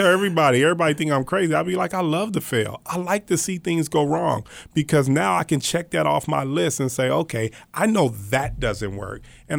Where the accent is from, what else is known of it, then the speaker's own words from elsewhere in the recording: Los Angeles, California, United States; I'm from South Central. You know what I mean? I lived in a one-bedroom apartment with four kids and my mother.